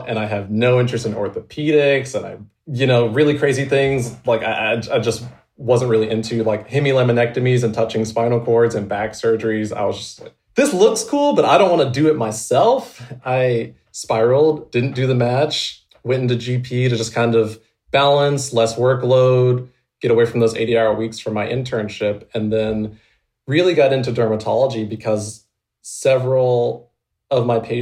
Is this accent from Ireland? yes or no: no; Duluth, Georgia, United States; So I am from Georgia. I was raised north of Atlanta in Duluth, Georgia.